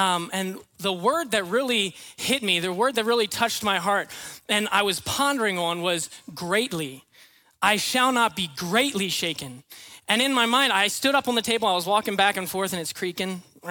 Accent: Virginia, United States; I'm from Virginia originally. And in 2011, an earthquake hit my hometown in the state of Virginia. I was 13 years old

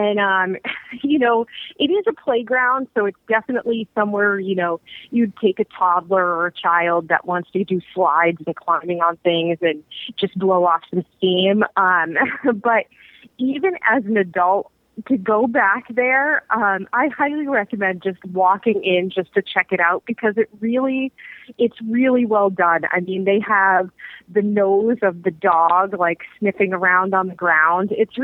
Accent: Boston, Massachusetts, United States; Well, yeah, but to be fair, I'm from Boston, so.

